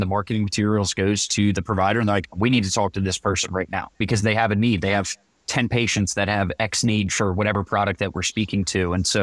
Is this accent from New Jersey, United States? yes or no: yes; New Jersey, United States; So I'm from New Jersey. Sometimes I speak quick.